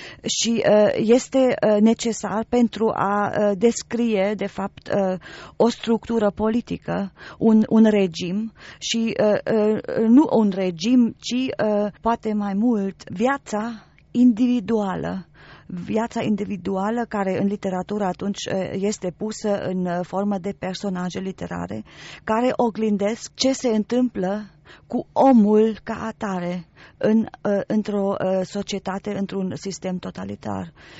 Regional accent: Romania; moved away as an adult; am fost născută în România, am crescut acolo și am trăit în România până am avut vârsta de 32 de ani. Am părăsit țara la vârsta de 32 de ani.

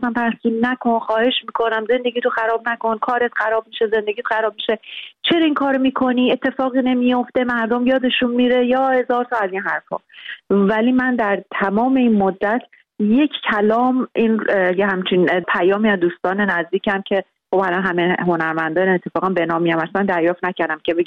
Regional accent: Iran; moved away as an adult; بیرون از ایران هستم، ولی من داخل ایرانم همیشه تند نوشتم، بازخواست شدم و اصلا علت مهاجرتم هم همین تند بودن و قلم تند و تیز و زبان تند و تیز بود

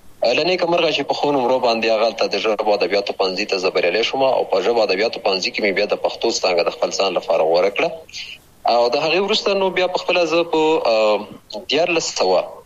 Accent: Khyber Pakhtunkhwa, Pakistan; ما هغه 1340 کال و چې زه په همدې ولسوالۍ کې پیدا شوم، د بابو خیلو نومې ځای کې چې دا هم همدغه ته هم جوار ولسوالۍ ده، د ښکته پښتونخوا هغه ولسوالۍ چې د ډیورن کرخې سره جوخته پرته ده

